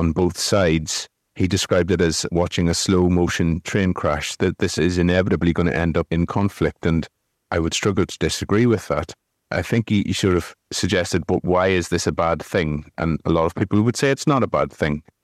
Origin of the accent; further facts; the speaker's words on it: Ireland; I mean, I'm from Ireland as well